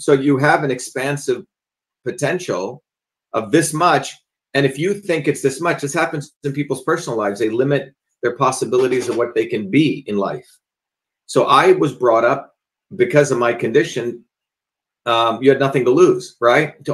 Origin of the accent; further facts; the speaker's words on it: India; now in United States; I grew up in India as a second-class citizen in the caste system.